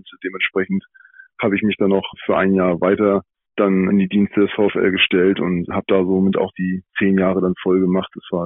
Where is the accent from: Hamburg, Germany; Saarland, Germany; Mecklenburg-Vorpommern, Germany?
Hamburg, Germany; weil ich als Hamburger im Jugendbereich nicht die Möglichkeit hatte, da ein Sportinternat oder überhaupt eine Sportschule zu haben.